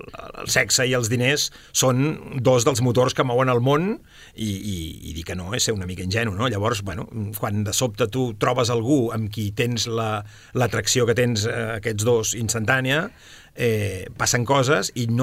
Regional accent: Sabadell, Catalonia, Spain; Jo soc de Sabadell i molt de Sabadell, però, vulguis que no, els que som de Sabadell sempre anem a Barcelona a fer quasi bé tot.

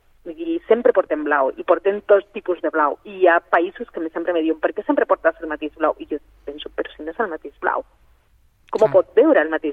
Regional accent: Granada, Andalusia, Spain; Catalan is a second language; Ho sento molt, el meu català. Jo sabeu que jo sóc una catalana granadina estranya.

